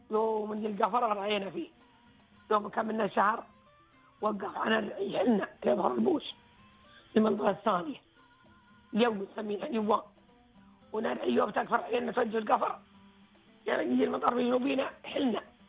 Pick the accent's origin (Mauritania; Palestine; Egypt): Palestine; انا فلسطيني عمري 5 سنين